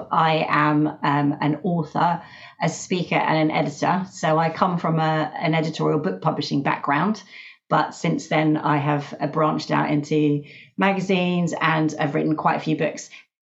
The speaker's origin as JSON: {"language": "English", "country": "United States", "tie": "born or raised there", "said": "I grew up in America and used to sound like an American."}